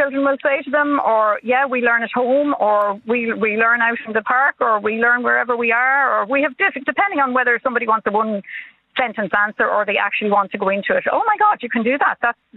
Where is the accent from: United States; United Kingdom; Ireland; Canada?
Ireland; Leinster; accent: Australian; also born or lived in Australia; today is the first day I walked into a primary school in Ireland in 1974, at 6 years of age, with my Australian accent on me and my books from us.